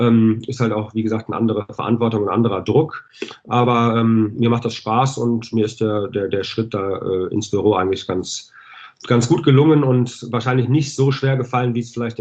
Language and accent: German; Düsseldorf, North Rhine-Westphalia, Germany; weil ich bin auch Düsseldorfer, bin hier geboren, habe mit 4 Jahren angefangen, bei der DEG Eishockey zu spielen